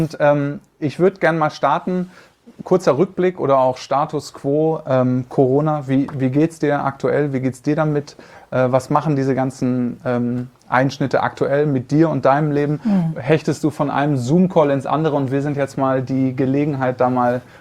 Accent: North Rhine-Westphalia, Germany; born there; Wir sind also beide gebürtig, also nicht gebürtig, du nicht, ich aber in Nordrhein-Westfalen, haben beide da viel Zeit verbracht.

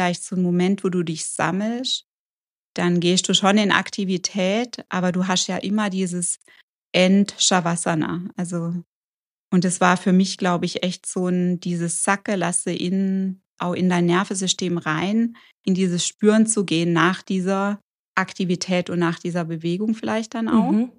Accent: Germany; Und kam dann aber zurück eben nach Deutschland und ja, erst mal wieder so in meine Heimat dann.

